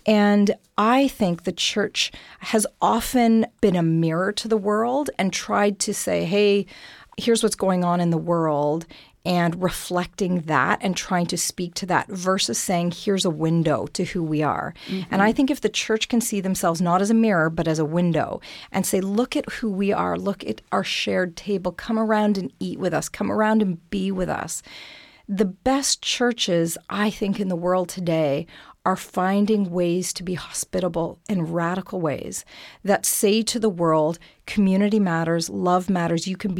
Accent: Canada; Yes. Yeah, I am Canadian.

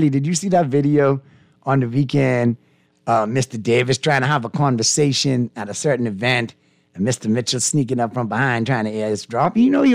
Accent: West End, Grand Bahama, Bahamas; I'm from West End, you know. I'm from 8 Mile Rock.

